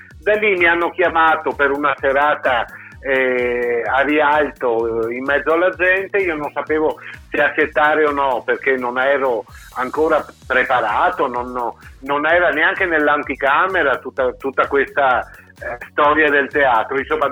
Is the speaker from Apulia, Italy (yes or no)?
no; Venice, Veneto, Italy; now in Chioggia, Italy; io sono appunto a Chioggia da un periodo, ma molte persone qui non mi conoscono, perché io da veneziano sono conosciuto a Venezia